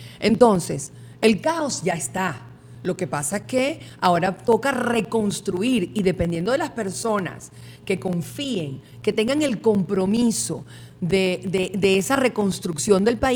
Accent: Venezuela; O sea, nosotros como venezolanos, todos nuestros gobiernos han estado tiznados de traición.

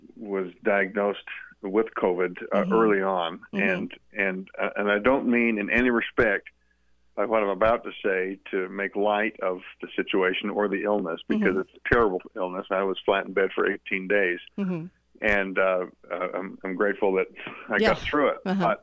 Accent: Cedar City, Utah, United States; I'm from Cedar City, and I've been practicing law for 30 years.

